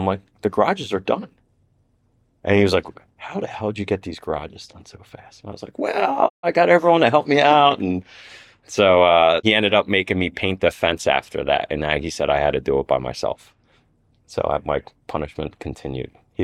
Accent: Glenside, Pennsylvania, United States; Glenside, Pennsylvania.

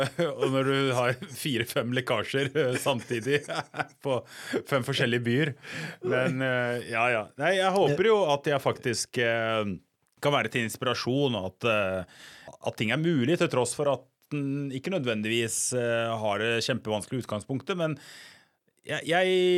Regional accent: Toten, Innlandet, Norway; vi flyttet til Toten, og det er der jeg vokste opp da.

